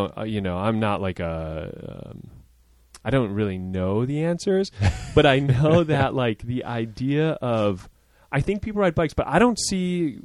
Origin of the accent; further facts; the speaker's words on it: Midwest, United States; Yeah, I grew up in the Midwest. If you couldn't drive, you rode a bike.